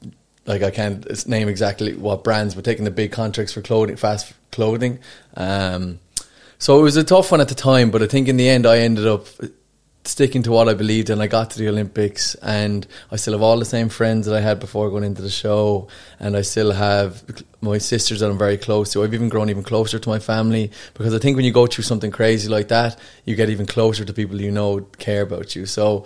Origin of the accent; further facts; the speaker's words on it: Ireland; I think being Irish, we're humbled very quickly by our own people.